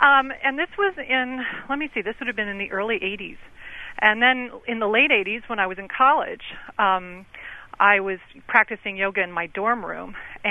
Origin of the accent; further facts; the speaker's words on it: California, United States; I grew up in Southern California, I should clarify, and I was going to school in Los Angeles during the age of pretty much Shirley MacLaine.